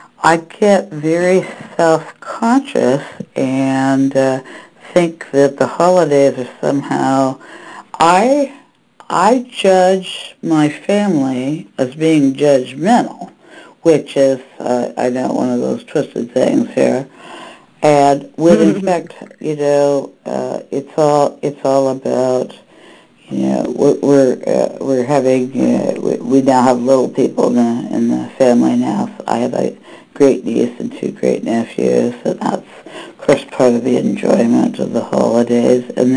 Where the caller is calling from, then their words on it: Seattle, Washington, United States; from Seattle.